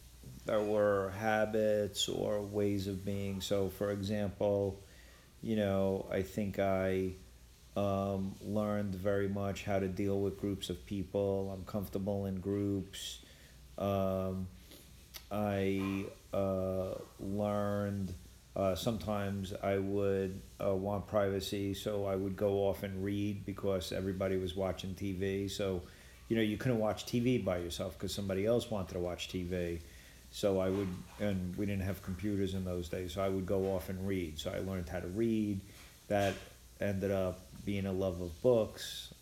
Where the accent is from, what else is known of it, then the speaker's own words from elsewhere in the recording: Queens Village, New York, United States; I grew up in Queens Village, Queens, and lived at on 210th Street, and that was a very small house in which seven people lived in a three-bedroom house.